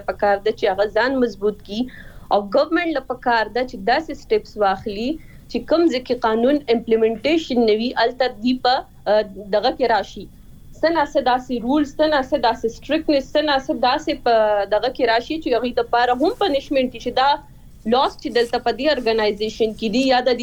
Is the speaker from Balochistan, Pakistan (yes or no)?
no; Swat, Khyber Pakhtunkhwa, Pakistan; زه خپل چونکی د سوات نه يم